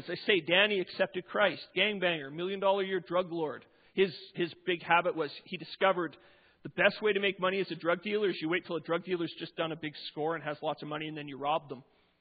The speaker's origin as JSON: {"language": "English", "town": "Pembroke", "region": "Saskatchewan", "country": "Canada", "said": "I'm from Pembroke, Saskatchewan. I haven't lived in a town with a stoplight since 1997. I haven't lived in a town without a majority of Christians since 2003."}